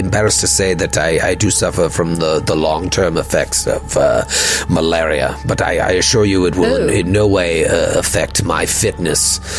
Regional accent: Kenya; I grew up in Kenya, though I consider myself British.

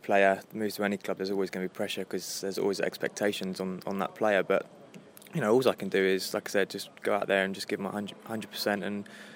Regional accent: Bournemouth, South West England, United Kingdom; I was born and raised in Bournemouth and, you know, I'm a southern lad.

